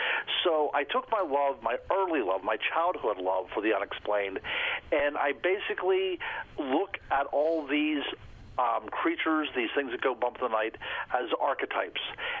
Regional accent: Blairsville, Pennsylvania, United States; it was reported so much that the news crews were coming up to Blairsville, my hometown, and filming places where this Bigfoot creature was seen.

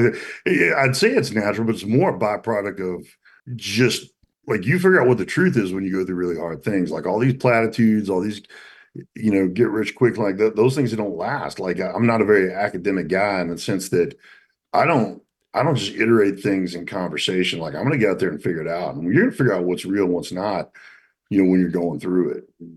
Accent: Little Rock, Arkansas, United States; I grew up in Little Rock, Arkansas, in an amazing family that endured tremendous adversity.

